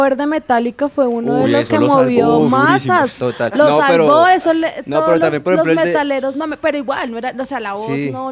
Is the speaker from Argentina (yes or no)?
no; Colombia; porque habían ciertas canciones que yo creo que nos identifican como colombianos.